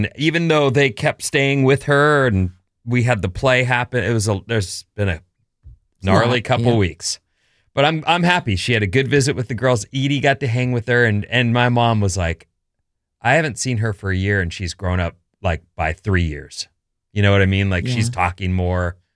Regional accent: California, United States; No, I'm a Californian. Born and raised.

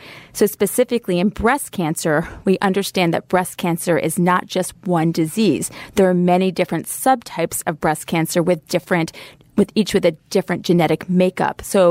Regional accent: Savannah, Georgia, United States; So I grew up in Savannah, Georgia, and my father is an internist.

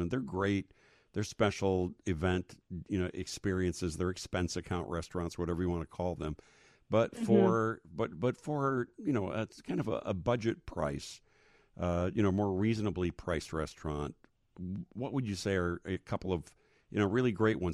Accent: Chicago, Illinois, United States; But you know, I'm from the Chicago neighborhoods, and you know, grew up on Chicago thin crust.

